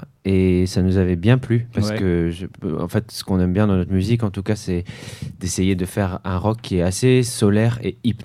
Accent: Montpellier, Occitanie, France; j'ai grandi à Montpellier

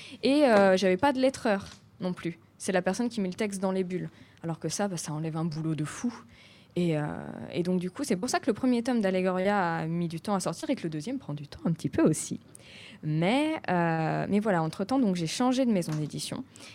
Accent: France; je ne pourrais pas devenir mangaka au Japon, car je suis française.

